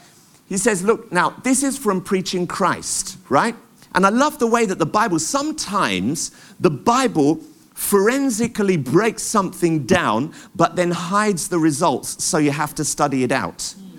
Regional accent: London, United Kingdom; I grew up in Tottenham, London, M15.

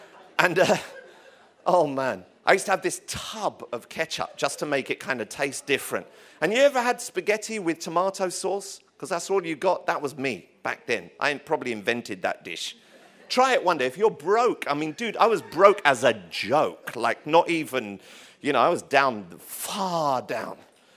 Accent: London, United Kingdom; he was Irish, I'm English, I'm from London

